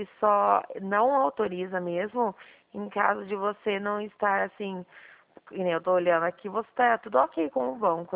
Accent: Dracena, São Paulo, Brazil; eu sou de Dracena, estado de São Paulo.

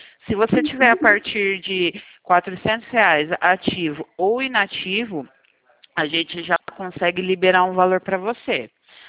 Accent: Valinhos, São Paulo, Brazil; Valinhos, eu sou de Valinhos, São Paulo, tá?

